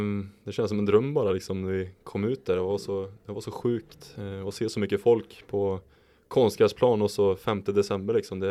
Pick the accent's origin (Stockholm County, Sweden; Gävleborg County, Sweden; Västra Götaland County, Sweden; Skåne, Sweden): Västra Götaland County, Sweden; Skövde; Jag är från Skövde och varit där många år.